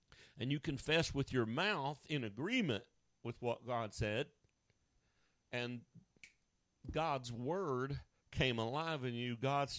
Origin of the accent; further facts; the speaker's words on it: Oklahoma, United States; I mean, I grew up in America, in Oklahoma, in the Bible Belt, you know.